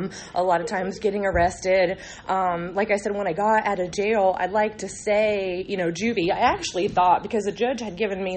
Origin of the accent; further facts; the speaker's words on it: North Carolina, United States; also born or lived in Gillette, Wyoming; because I'm from North Carolina. My dad was in the Coast Guard, but we got stationed in Gillette, Wyoming when we all got split up.